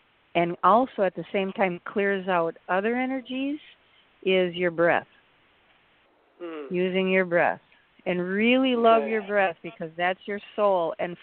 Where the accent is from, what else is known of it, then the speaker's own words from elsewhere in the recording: Milwaukee, Wisconsin, United States; I grew up in Milwaukee.